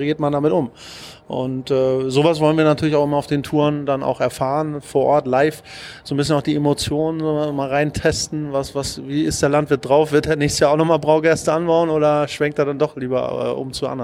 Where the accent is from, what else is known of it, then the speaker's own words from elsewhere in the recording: Hamburg, Germany; ich komme ja aus Hamburg und ich habe sowas auch noch nicht erlebt.